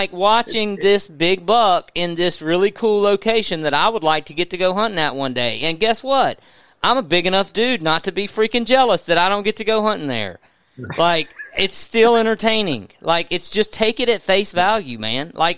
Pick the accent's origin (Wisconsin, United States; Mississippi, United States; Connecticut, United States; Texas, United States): Mississippi, United States; What it was for me is I grew up in Mississippi, and I lived … not the band.